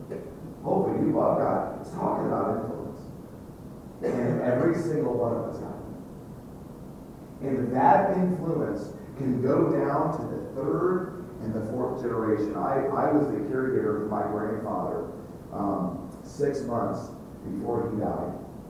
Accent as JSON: {"language": "English", "town": "Atlanta", "region": "Georgia", "country": "United States", "tie": "born or raised there", "said": "I grew up in Atlanta, Georgia."}